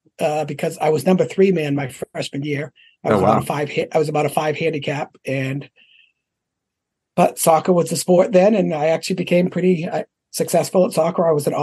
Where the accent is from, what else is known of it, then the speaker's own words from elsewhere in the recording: New Boston, United States; So I grew up in New Boston, and I still live there. It's been my whole life.